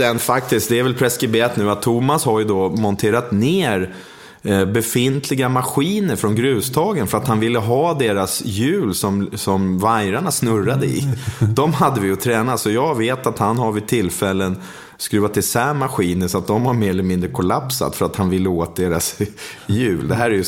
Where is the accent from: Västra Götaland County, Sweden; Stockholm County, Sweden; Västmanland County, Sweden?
Stockholm County, Sweden; Tumba; born or raised there